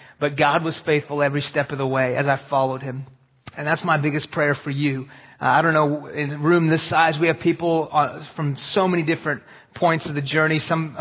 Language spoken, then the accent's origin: English; Houston, Texas, United States; If you can't tell, I'm from Houston, Texas by that name. It's a good Texan name, right? So I grew up in Texas, actually. My family is from Iran